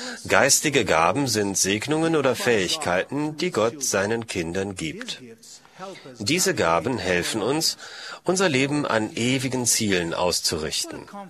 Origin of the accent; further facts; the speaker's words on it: Portugal; In meinem Heimatland Portugal zum Beispiel benutzten Seefahrer im Zeitalter der Entdeckungen im 15. Jahrhundert